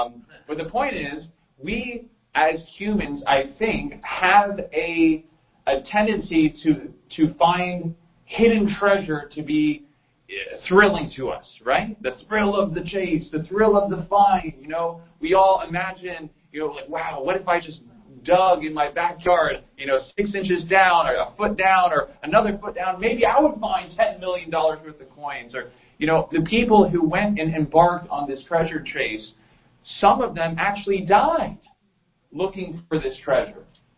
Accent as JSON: {"language": "English", "region": "Southern United States", "country": "United States", "said": "I am from the South."}